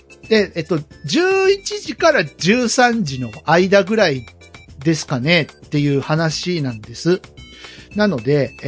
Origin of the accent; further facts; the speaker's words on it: Oita, Japan; まずはですね、僕の地元ですね、大分の大規模火災